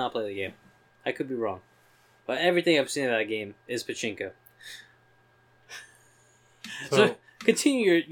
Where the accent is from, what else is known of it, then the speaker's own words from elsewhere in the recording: Watsonville, California, United States; I grew up in Watsonville and stuff like that, but you didn't.